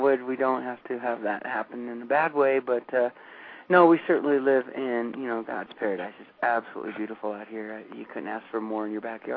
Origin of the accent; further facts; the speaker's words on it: Montana, United States; And then I decided once I got back up to the mountains, it reminded me of where I grew up in Montana.